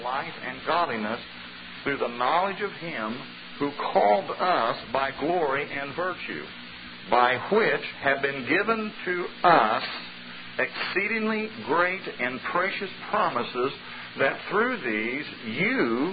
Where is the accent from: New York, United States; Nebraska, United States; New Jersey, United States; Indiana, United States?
Indiana, United States; I'm from Indiana, and I pastor a church there.